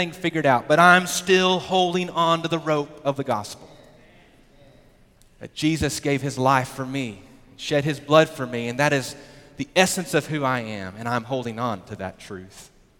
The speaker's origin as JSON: {"language": "English", "town": "Searcy", "region": "Arkansas", "country": "United States", "tie": "born or raised there", "said": "there was a girl who I grew up with in Searcy, Arkansas"}